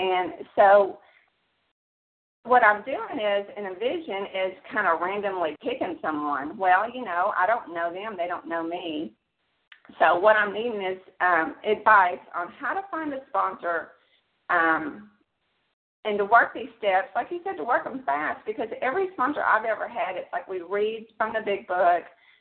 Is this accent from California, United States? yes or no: no; Texas, United States; I'm from Texas, and I'm very nervous to do this.